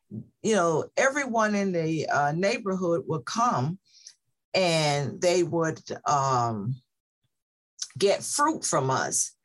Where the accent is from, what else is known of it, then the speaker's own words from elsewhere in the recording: Orlando, Florida, United States; my passion for the environment, you know, really started when I was a young kid growing up in Orlando, Florida. Orlando wasn't what it is now. It was more rural area where everybody had gardens